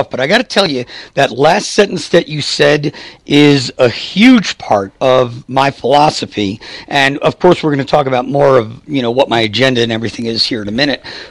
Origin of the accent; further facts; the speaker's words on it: Yonkers, New York, United States; I was actually born in New York City, and then I lived most of my life in Westchester County, which is the suburbs of New York, in Yonkers and Larchmont. Went to Mamaroneck High School.